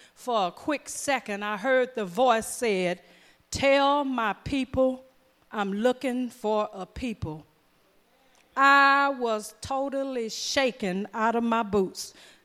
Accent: the South, United States; a lot of you all already know that I'm from the South, so I have a kind of like a not a real type of grammar

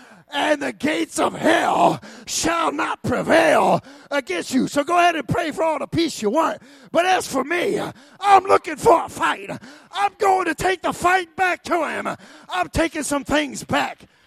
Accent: South Bend, Indiana, United States; and I'm from South Bend.

